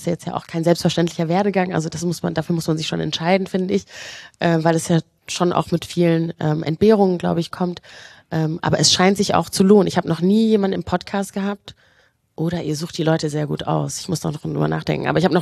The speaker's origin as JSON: {"language": "German", "country": "Rwanda", "said": "Ich komme ja auch aus Rwanda, wie ich ungefähr bei jeder Veranstaltung betone."}